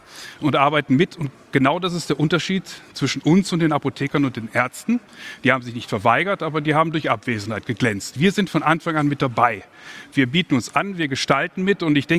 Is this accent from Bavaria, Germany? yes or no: no; Kassel, Hesse, Germany; ich komme aus Kassel, nebenan ist Baunatal, da ist VW